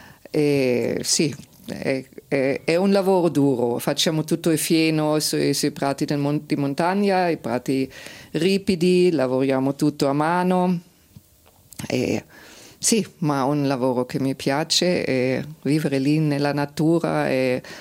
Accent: southern Germany, Germany; Italian is a second language; now in Switzerland; io vengo dalla Germania del Sud e sono venuta in Ticino sempre in vacanza e era un po' la mia seconda casa qua in Ticino

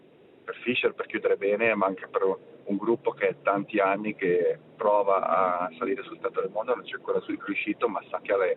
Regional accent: Switzerland

